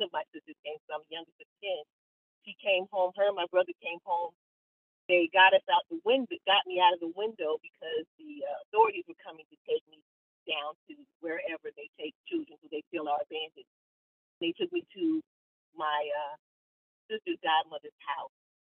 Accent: Seattle, Washington, United States; now in Norfolk, United States; I live in Norfolk, but I am originally from Seattle.

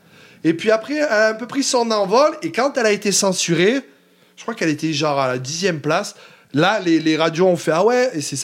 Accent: France; nous, en tant que Français, on va dire ce qui est, hein, les Français.

